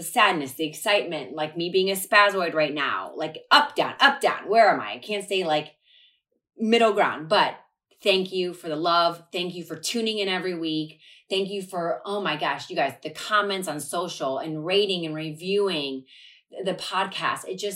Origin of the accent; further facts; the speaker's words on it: Ohio, United States; I played sports my whole life growing up in Ohio.